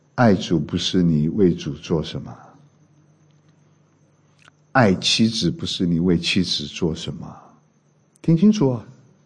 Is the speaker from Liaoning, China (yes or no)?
no; Hunan, China; 我说我一个湖南人呢，被我的同学都笑我是上海人